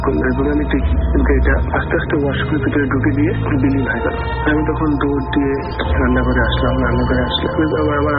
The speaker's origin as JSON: {"language": "Bangla", "town": "Sirajganj", "region": "Rajshahi Division", "country": "Bangladesh", "tie": "born or raised there", "lives_now": "Dhaka, Bangladesh", "said": "ভাই আমার দেশের পাশে পাতলাকা হওয়া সত্ত্বেও আমার বাবা চাকরি সুবাদে আমি সিরাজগঞ্জে বড় হয়েছি। তো এখন ঢাকার একটা প্রাইভেট ইউনিভার্সিটিতে লেখাপড়া করতেছি।"}